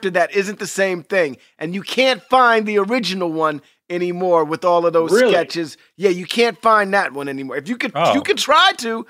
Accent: New York City, New York, United States; I grew up in New York City, 43rd and 9th Avenue. I was very close to 30 Rock.

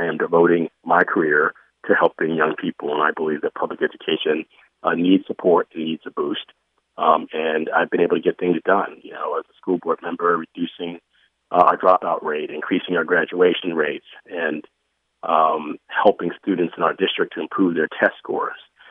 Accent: California, United States; born there; I was born in the Bay Area. My mom was an immigrant who came here from Panama, was a teacher in San Jose. My dad was a soldier who came here from Detroit and served in Vietnam.

